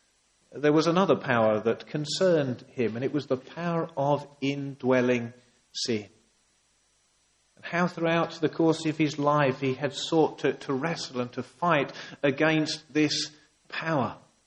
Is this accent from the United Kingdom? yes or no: yes; East of England, United Kingdom; I think I said this morning that I'm from Suffolk. Certainly I've said to some people today that I'm from Suffolk.